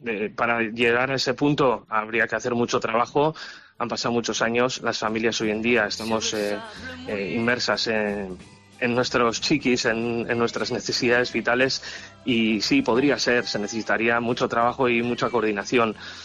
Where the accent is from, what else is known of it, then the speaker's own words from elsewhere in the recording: Portugalete, Basque Country, Spain; Porque yo soy de Portugalete